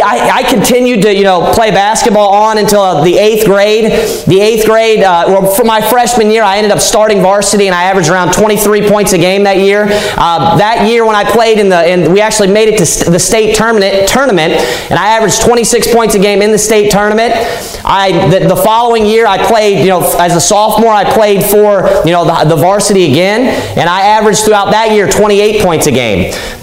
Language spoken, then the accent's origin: English; Kentucky, United States; I'm from Northern Kentucky. I'm from like Greater Cincinnati area.